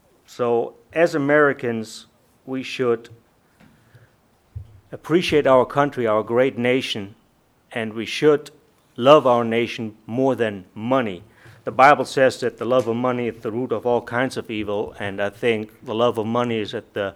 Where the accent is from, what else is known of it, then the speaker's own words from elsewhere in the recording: Germany; moved away as an adult; now in North Dakota, United States; I was born and raised in Germany. I came here 24 years ago. Made the United States my home.